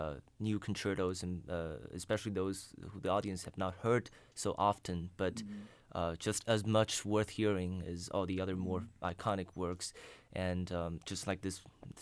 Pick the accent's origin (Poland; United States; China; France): China; partly because I'm coming from China, where the classical culture in China is more of an introspective culture compared to Western, which is more outward expressive.